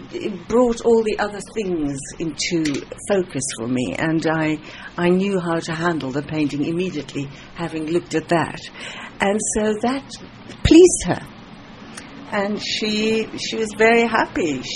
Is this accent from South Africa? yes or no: yes; South Africa; Being South African, colour has been incredibly important to me.